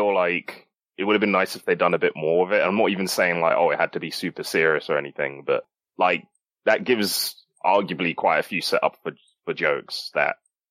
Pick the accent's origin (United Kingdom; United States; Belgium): United Kingdom; England; I'm from England.